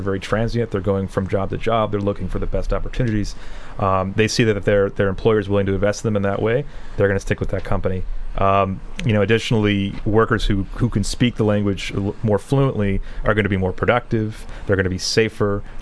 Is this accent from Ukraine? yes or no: no; Michigan, United States; I'm from Michigan, and I assume everyone here is a Red Sox fan.